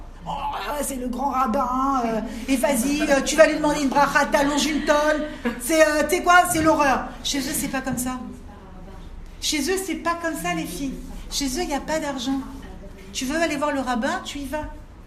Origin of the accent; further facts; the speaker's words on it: France; moi je suis comme vous, je viens de France